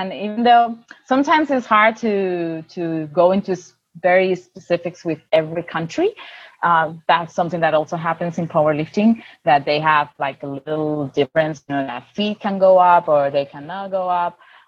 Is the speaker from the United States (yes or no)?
no; Spain; English is a second language; I'm from Spain.